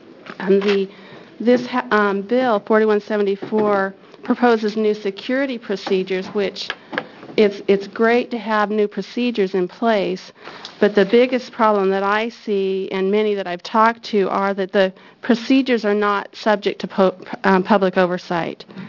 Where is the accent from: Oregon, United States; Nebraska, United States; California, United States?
Oregon, United States; Albany; I'm from Albany, Oregon